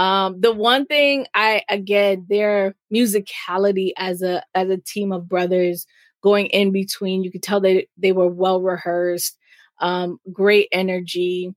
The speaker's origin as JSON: {"language": "English", "country": "Jamaica", "said": "as a Jamaican"}